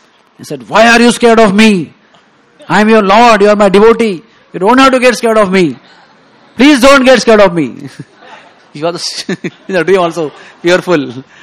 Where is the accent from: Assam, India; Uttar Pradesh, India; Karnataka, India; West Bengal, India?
Karnataka, India; Mangalore; We have my hometown in Karnataka, in Mangalore.